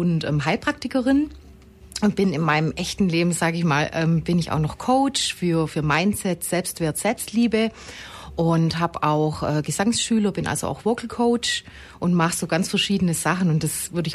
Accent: Aalen, Baden-Württemberg, Germany; born there; now in Ulm, Germany; Also ich bin seit 2001 in Ulm und komme eigentlich gebürtig aus Aalen und also Richtung Heidenheim.

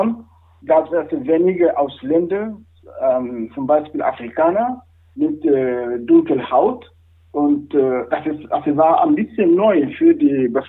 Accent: Senegal; German is a second language; moved away as an adult; now in Isny, Germany; 45 Jahre alt bin ich. Ich komme aus dem Senegal in Westafrika. Aber seit 10 Jahren lebe ich mit meiner Familie in Allgäu, in Isigny im Allgäu.

